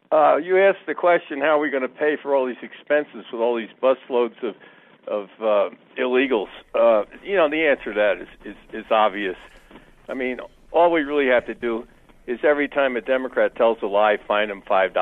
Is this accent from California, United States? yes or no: no; New York, United States; I understood who Trump was probably because I'm a New Yorker. I understand New Yorkers.